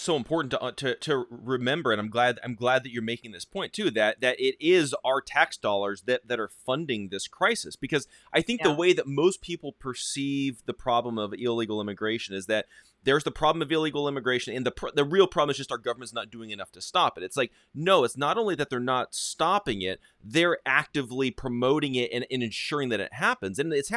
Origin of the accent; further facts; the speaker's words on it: Arizona, United States; because I grew up in Arizona. So I grew up around all of this.